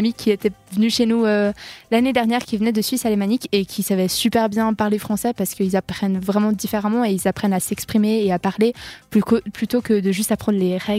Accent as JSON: {"language": "French", "country": "Germany", "said": "parce que je parle allemand, je suis allemande"}